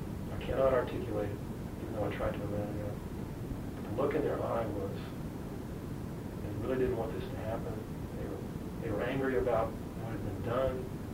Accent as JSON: {"language": "English", "town": "Chapel Hill", "region": "North Carolina", "country": "United States", "tie": "born or raised there", "said": "it's a wonderful time to grow up in Chapel Hill, because I don't think a white kid growing up in Chapel Hill now can learn the things about racial interaction that I learned in Chapel Hill High at that time"}